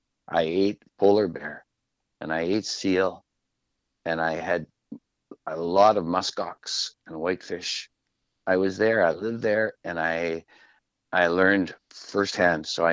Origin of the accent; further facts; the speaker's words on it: Arctic Bay, Nunavut, Canada; Yeah, I'm 20 years old. I have my grade 10 only because I'm from Arctic Bay.